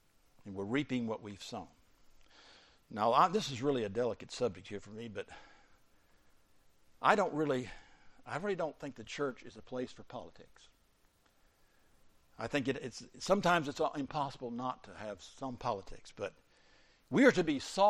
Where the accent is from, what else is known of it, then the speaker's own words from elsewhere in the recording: Florida, United States; in Jacksonville Beach, that's my home state, in May, 2026.